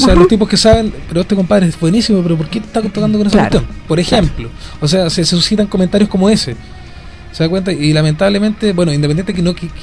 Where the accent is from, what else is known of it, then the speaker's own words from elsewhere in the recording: Chile; somos chilenos, nos cuesta el doble, el triple